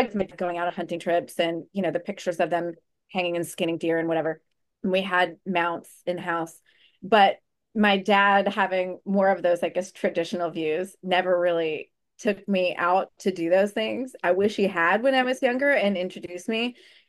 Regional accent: Long Island, New York, United States; I'm from Long Island, New York.

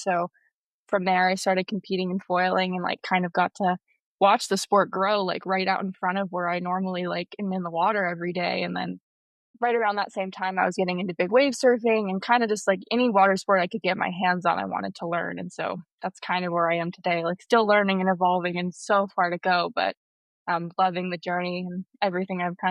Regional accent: Hawaii, United States; I was born and raised here on Maui, and so it's a beautiful place to grow up.

